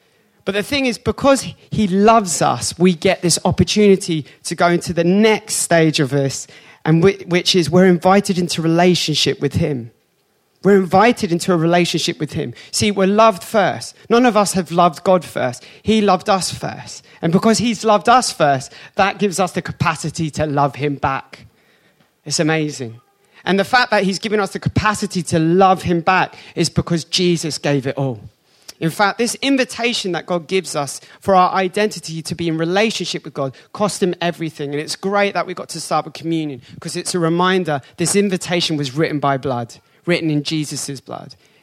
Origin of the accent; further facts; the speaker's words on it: United Kingdom; Yes, I'm British. There you go.